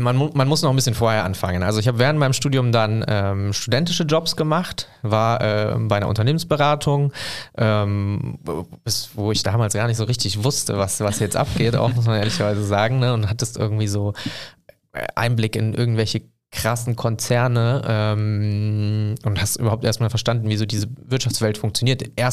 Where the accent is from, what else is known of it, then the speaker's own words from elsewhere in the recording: Cologne, North Rhine-Westphalia, Germany; ich bin Kölner, obwohl ich irgendwie 35 Minuten hier hinfahren muss.